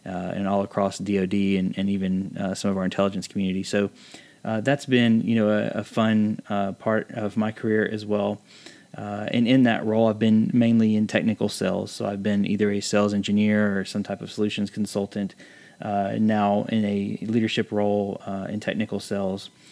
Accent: Chattanooga, Tennessee, United States; I'm originally from Chattanooga.

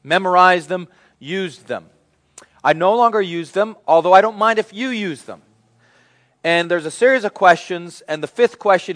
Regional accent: United States; I'm pretty optimistic. I'm an American. I see the glass half full.

